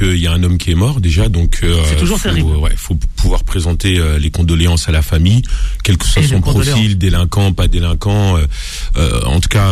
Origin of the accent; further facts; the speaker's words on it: Châtillon, Île-de-France, France; Moi, là où j'ai grandi à Châtillon, c'était pas forcément ces réalités-là.